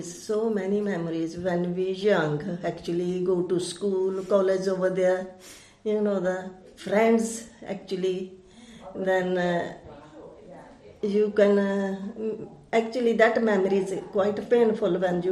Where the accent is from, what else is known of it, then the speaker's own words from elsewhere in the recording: India; English is a second language; moved away as an adult; now in United Kingdom; I come here from India in 1976 as a visitor because my sister lives here. After that, I'm married here and settled down in this country